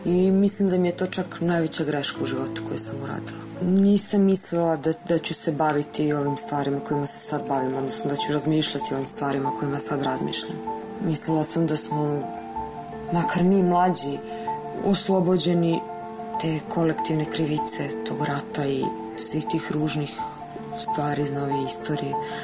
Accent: Serbia; now in Zagreb, Croatia; došla da živim u Hrvatsku, u Zagreb, odredilo me u mnogo većoj meri nego što sam ikad mogla da pomislim.

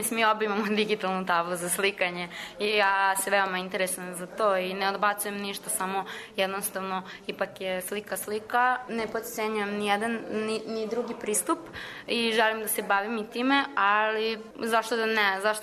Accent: Kragujevac, Šumadija and Western Serbia, Serbia; Ja dolazim iz Kragujevca, tu sam završila i fakultet

